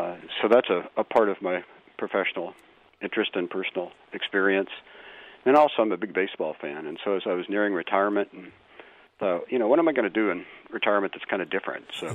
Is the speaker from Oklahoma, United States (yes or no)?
yes; Ponca City, Oklahoma, United States; I grew up in Oklahoma, specifically in Ponca City, Oklahoma, near the Ponca Indian Reservation